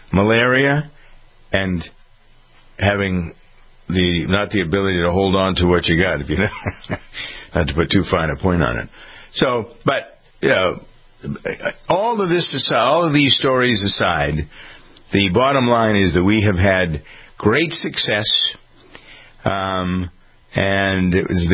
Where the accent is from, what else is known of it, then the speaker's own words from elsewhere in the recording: New England, United States; accent: New England; That's my New England accent coming out every once in a while.